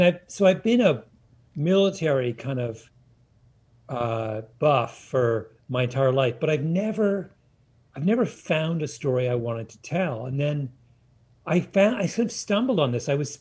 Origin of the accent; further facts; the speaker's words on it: Canada; I'm Canadian, so I should be a Raptors fan